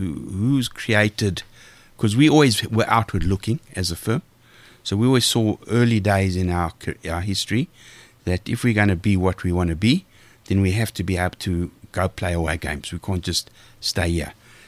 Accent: Benoni, Gauteng, South Africa; Now, I grew up in Benoni. I went to multicultural school.

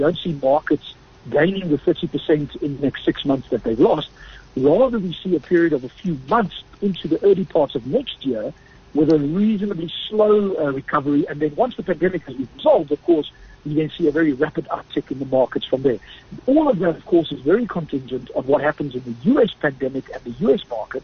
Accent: South Africa; What I'm hoping for as a South African, of course, is that we move to the third quadrant

